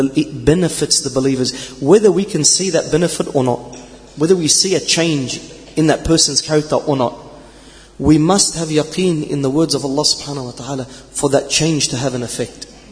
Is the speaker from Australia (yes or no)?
yes; Sydney, New South Wales, Australia; So we're from Sydney.